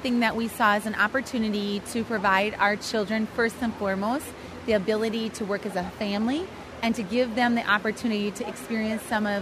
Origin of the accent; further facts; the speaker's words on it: Wisconsin, United States; So we're from Northeast Wisconsin, and my husband and I have four children